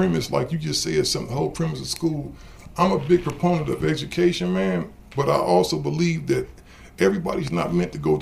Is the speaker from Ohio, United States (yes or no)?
yes; Cleveland, Ohio, United States; Oh, shout out to her. That's my hometown right there.